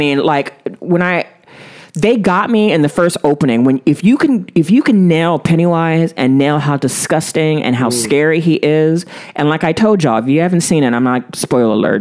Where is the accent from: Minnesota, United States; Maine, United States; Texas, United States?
Maine, United States; born there; We come from the same state. I'm a Maine baby. I was born in Maine.